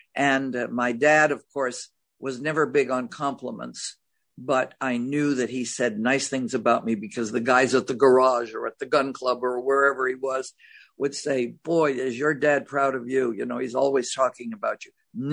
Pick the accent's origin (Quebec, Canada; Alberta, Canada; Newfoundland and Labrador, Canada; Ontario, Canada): Quebec, Canada; Montreal; wound up in Canada because they couldn't get into the United States. The quotas were closed. And so I did my growing up in Montreal